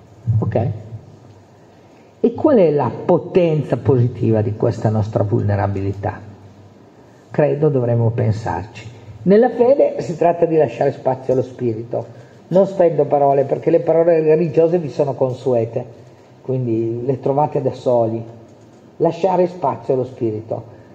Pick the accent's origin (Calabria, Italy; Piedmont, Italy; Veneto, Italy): Piedmont, Italy; Sarà che io sono piemontese